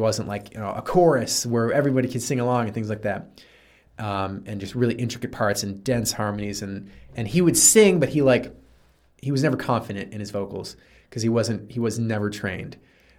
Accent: Buffalo, New York, United States; But the pianist and singer, he and I grew up together in Buffalo.

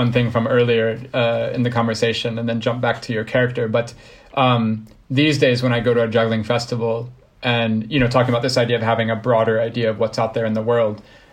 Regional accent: Ohio, United States; And I come from Ohio. So I painted my fingernails when I was like 16 or 17, because I had this idea of like, oh, yeah, this is just how it is in Ohio.

